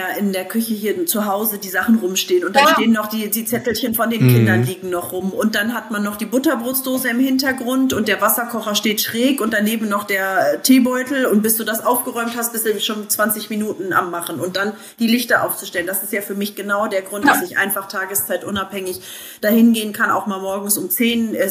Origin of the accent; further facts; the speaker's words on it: Bielefeld, North Rhine-Westphalia, Germany; ich komme ja aus Bielefeld, Dr. Oetker ist ja hier